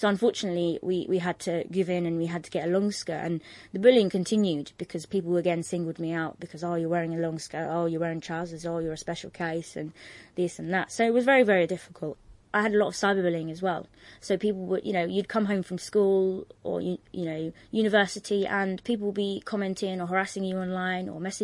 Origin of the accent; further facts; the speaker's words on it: Bangladesh; born there; English is a second language; English wasn't my first language. I wasn't born here. I was born in Bangladesh. We're Muslim, but a very cultured and kind of strict sort of background that I come from.